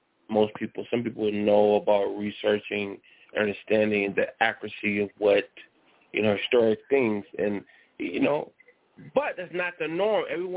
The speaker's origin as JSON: {"language": "English", "town": "Richmond", "region": "California", "country": "United States", "said": "but I'm from Richmond, California."}